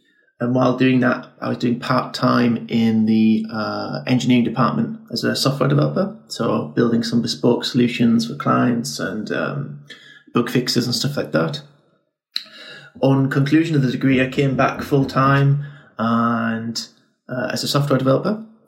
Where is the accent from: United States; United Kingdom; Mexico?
United Kingdom; Northern England; now in London, United Kingdom; So I was raised in Northern England, as you might have heard from my accent or gathered that.